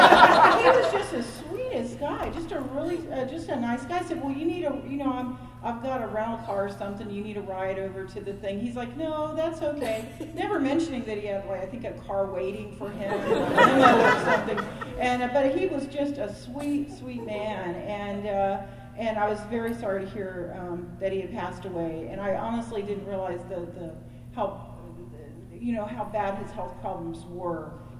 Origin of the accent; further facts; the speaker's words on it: Austin, Texas, United States; I'm from Austin, Texas.